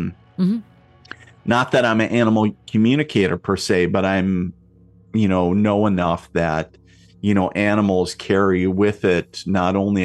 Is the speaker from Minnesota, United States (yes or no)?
yes; Minnesota, United States; So a little synopsis to paint the picture for everybody. I grew up on the Canadian border in northern Minnesota, little border town up there. And, just like I said, blue collar family, very salt of the earth, nothing crazy.